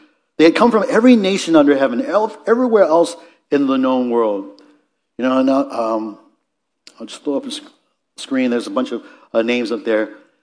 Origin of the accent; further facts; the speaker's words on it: Seattle, Washington, United States; born there; Some of us were born, I was born in Seattle.